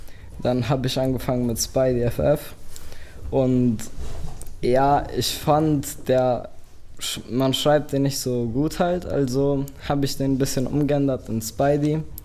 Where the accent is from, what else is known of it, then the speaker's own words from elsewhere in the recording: Romania; Also ich komme ja aus Rumänien